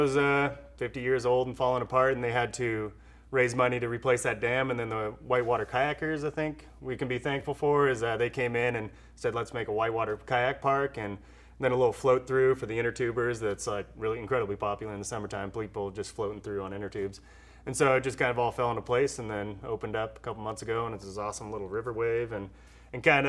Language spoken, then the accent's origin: English; Oregon, United States; also born or lived in Canada; Makes me stay in Oregon. To be exact, I was born in Canada.